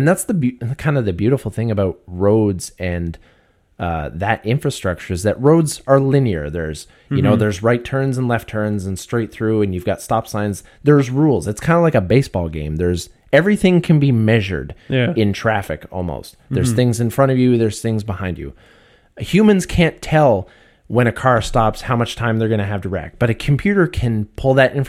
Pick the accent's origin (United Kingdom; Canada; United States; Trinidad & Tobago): Canada; my choices as a Canadian are limited to begin with.